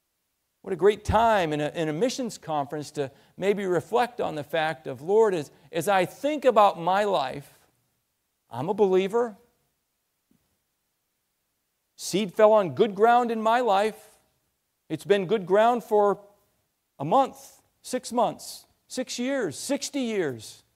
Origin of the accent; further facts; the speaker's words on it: Maine, United States; we did have a garden where I grew up in Maine. It's not quite as far north as Newfoundland.